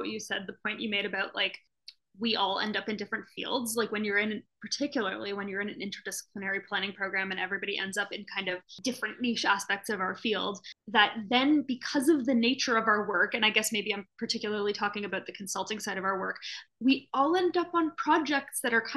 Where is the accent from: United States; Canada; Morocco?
Canada; Toronto, Ontario; I'm from Toronto